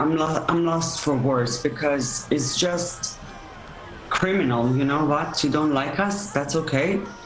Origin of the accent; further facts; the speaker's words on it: Israel; moved away; also born or lived in Iran; I was a refugee from Iran, and I was raised in Israel. And I moved to this great country for me and my children.